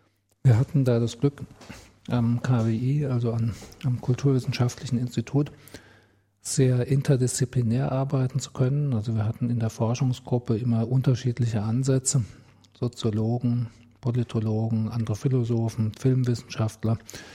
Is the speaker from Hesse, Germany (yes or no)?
yes; Frankfurt am Main, Hesse, Germany; Ja, also mein Geburtsort und im Grunde auch, wie man sagt, also der Lebensmittelpunkt. Mein Familienwohnort ist Frankfurt am Main.